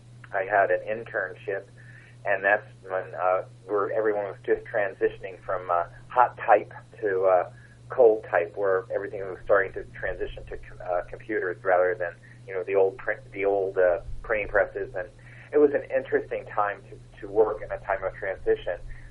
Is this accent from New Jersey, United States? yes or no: yes; New Jersey, United States; I am a native of New Jersey. I was born in Somerville, and I grew up in Somerset County.